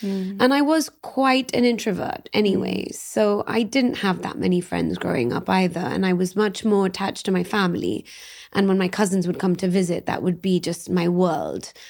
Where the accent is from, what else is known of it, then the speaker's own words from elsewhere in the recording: London, United Kingdom; So I grew up in London and, you know, it was a time when music was really, really fantastic.